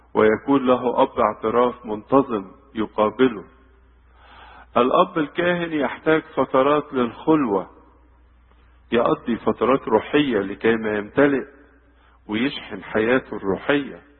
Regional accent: Egypt; عندنا في مصر يجي يقول لك عايزك يا ابونا خمس دقايق.

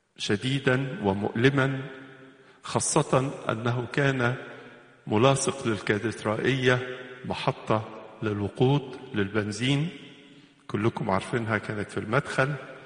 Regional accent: Egypt

